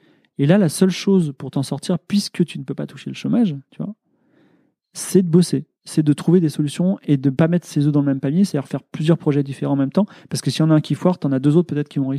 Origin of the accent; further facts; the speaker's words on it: France; je suis ingénieur, je suis blanc, je suis français.